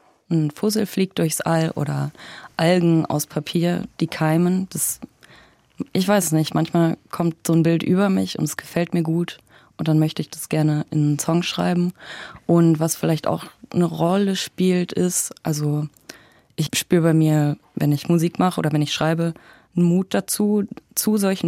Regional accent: Bonn, North Rhine-Westphalia, Germany; now in Leipzig, Germany; Ich komme ja aus Bonn ursprünglich, wo in der Richtung nicht so viel los ist.

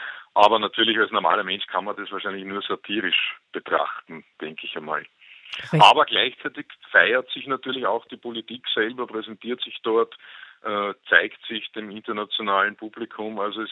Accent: Austria; dieses Phantasma, das man da irgendwie als Österreicher eingeimpft bekommt

